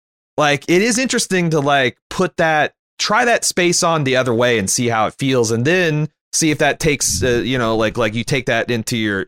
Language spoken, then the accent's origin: English; Canada; Yeah, as a Canadian